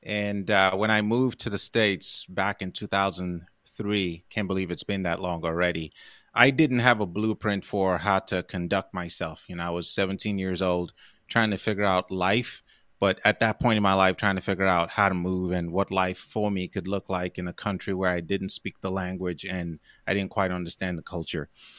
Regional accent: Lagos, Nigeria; born there; Yeah, I was born in Lagos, Nigeria.

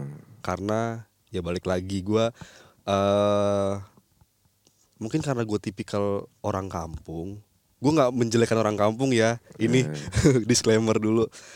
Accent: Kalimantan, Indonesia; Apa gue balik lagi ke kampung, ke Kalimantan? Karena btw kampung gue tuh bener-bener yang kampung, bukan di ibu kota atau di kota madianya gitu loh, bener-bener di kampung pedalaman gitu.

